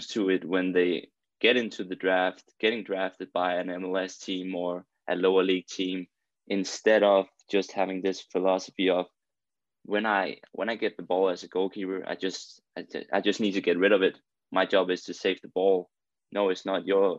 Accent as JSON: {"language": "English", "country": "Denmark", "second_language": "English", "said": "I watch that a lot, obviously, because I'm from Denmark."}